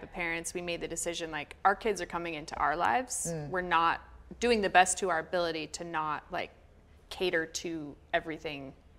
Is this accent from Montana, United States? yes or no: yes; Montana, United States; I grew up in Montana. I was like, I know how to drive in snow.